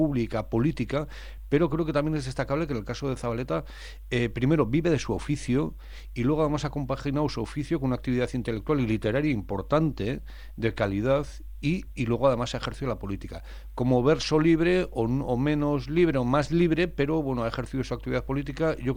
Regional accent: Navarre, Spain; porque somos navarros los dos que estamos hablando hoy aquí

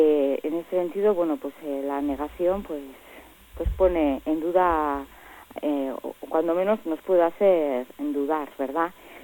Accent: Legazpia, Basque Country, Spain; yo soy de Legazpia y Legazpia es un pueblo que ha sido muy castigado también por las basuras

